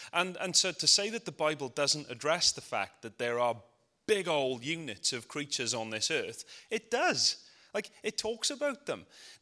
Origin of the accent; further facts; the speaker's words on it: Tredegar, Wales, United Kingdom; I know I'm from Tredegar, and I know I'm easily challenged